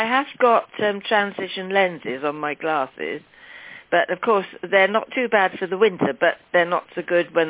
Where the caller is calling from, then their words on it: Seaton, United Kingdom; from Seaton.